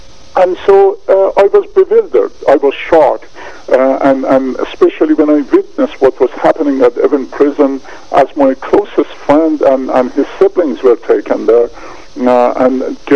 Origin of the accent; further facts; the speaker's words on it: Tehran, Tehran Province, Iran; now in United States; I came to U.S. Early 70s. I was born and raised in Tehran, Iran, during the Shah's era.